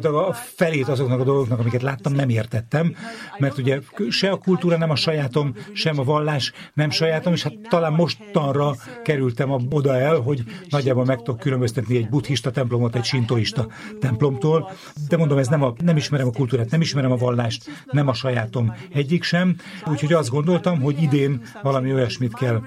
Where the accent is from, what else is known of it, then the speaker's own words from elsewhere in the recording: Germany; Hungarian is a second language; Német vagyok, és ugye Németországban a vallás mára már nem képezi annyira fontos részét az emberek életének